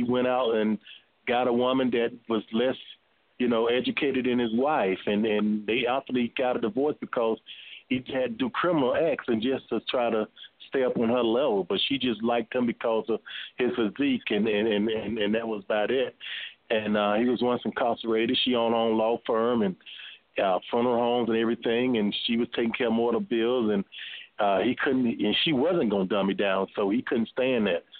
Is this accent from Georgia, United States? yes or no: yes; Atlanta, Georgia, United States; You're in my home state of Atlanta. That's where I'm from.